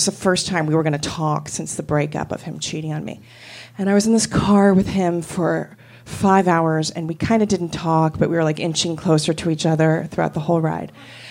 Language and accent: English; New Jersey, United States; And like I said, I'm from New Jersey.